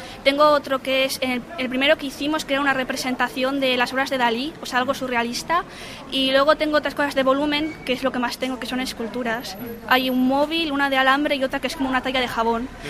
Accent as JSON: {"language": "Spanish", "town": "Laredo", "region": "Cantabria", "country": "Spain", "said": "De aquí de Laredo."}